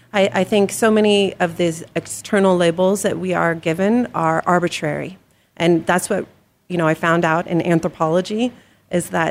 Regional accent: Alaska, United States; And I was raised in Alaska. And so my image of the lower 48 was this beautiful, diverse, because of the Olympics.

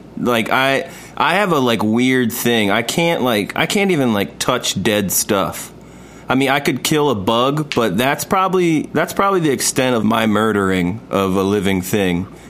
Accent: Colombia; in where I grew up in Colombia, like, I guess some people hunted.

